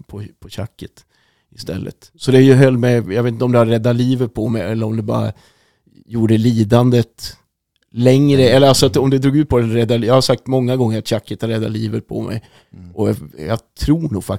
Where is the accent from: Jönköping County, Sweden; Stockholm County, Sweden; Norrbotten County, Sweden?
Norrbotten County, Sweden; Luleå; Vi är från Luleå från början